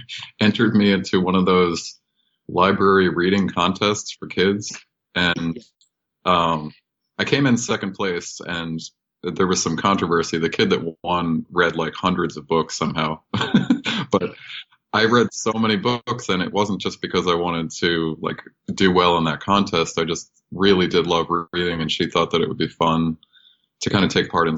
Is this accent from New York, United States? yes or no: yes; Hampton Bays, New York, United States; also born or lived in Vermont; I grew up in Hampton Bays, which is one town away from Southampton. And when we moved there, I was born in a log cabin in Vermont. And we moved to Eastern Long Island when I was about three.